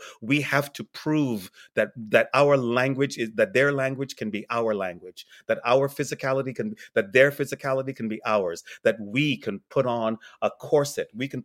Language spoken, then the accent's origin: English; New York, United States; Growing up in New York, traveling the country, doing theater in London, right. Directing in France.